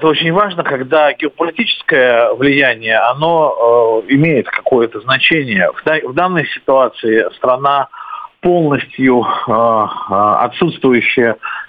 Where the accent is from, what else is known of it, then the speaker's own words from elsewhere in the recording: Saint Petersburg, Russia; я из Петербурга родом, да, из Петербурга мы на маршрутке, в общем-то, ездили в Финляндию.